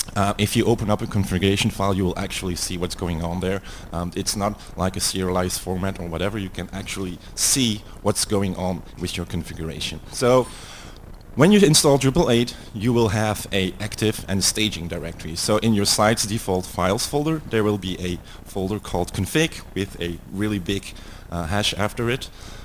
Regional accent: Belgium; English is a second language; That's how you pronounce it in Dutch. I'm from Belgium.

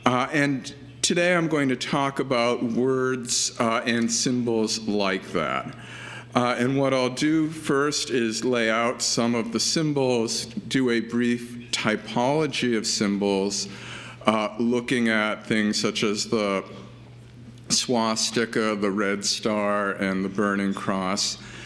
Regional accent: Minnesota, United States; I come from Minnesota. In Minnesota, snow reaches the ground in December and stays until March or April.

